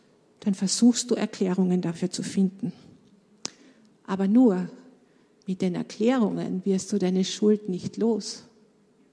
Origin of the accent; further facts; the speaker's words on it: Carinthia, Austria; Ich bin in Kärnten aufgewachsen, in einer sehr großen Familie. Und ich war nicht gläubig.